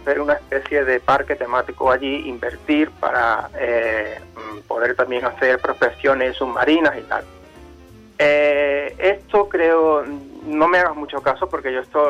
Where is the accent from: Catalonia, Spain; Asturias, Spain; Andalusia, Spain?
Andalusia, Spain; Cádiz; la pasión específicamente por la historia de mi tierra, de Cádiz